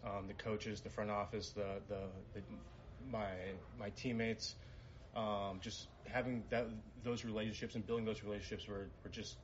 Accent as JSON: {"language": "English", "town": "Parker", "region": "Colorado", "country": "United States", "tie": "born or raised there", "said": "Yeah, you know, I grew up in Parker, Colorado. Went to Regis Jesuit High School and was drafted by the Rockies."}